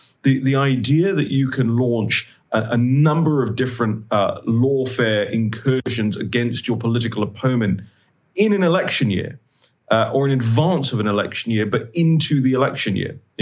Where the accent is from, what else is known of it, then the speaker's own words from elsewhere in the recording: England, United Kingdom; I grew up in England, little old England